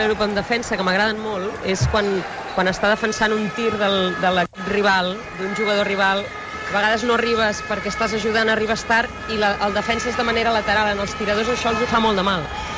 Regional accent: Badalona, Catalonia, Spain; Sí, jo aficionada a la penya de tota la vida, sóc badalonina

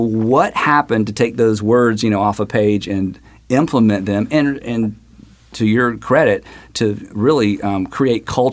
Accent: Atlanta, Georgia, United States; I mean, I grew up in Atlanta. I didn't know most of that.

